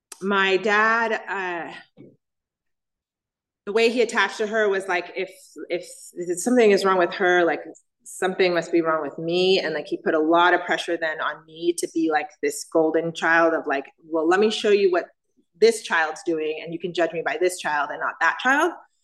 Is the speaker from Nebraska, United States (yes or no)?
no; Oakland, California, United States; born there; I was born in Oakland, and I was born to married parents.